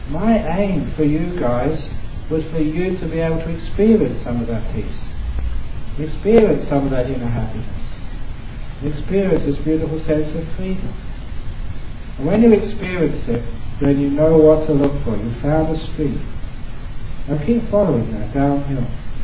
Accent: England, United Kingdom; I'm an Englishman.

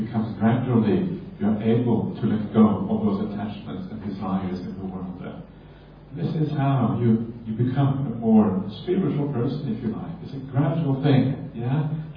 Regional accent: Norway; now in Australia; they ask me, where are you from? Norway. Well, an hour away. Like Australia, I'm not sure where I'm from anymore, but I used to be from Norway before now.

